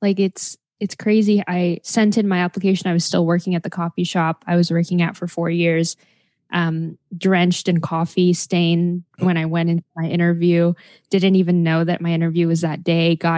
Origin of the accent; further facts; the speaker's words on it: Los Angeles, California, United States; I grew up in Los Angeles, but I immigrated here when I was about five.